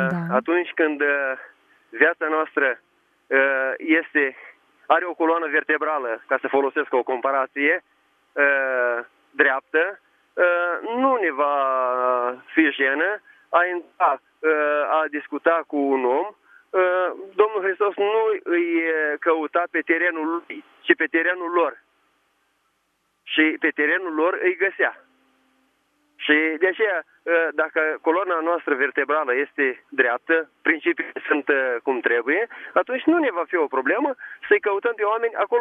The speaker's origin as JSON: {"language": "Romanian", "town": "Botoșani", "region": "Botoșani County", "country": "Romania", "said": "sunt din Botoșani, dar acum o duc în Suceava."}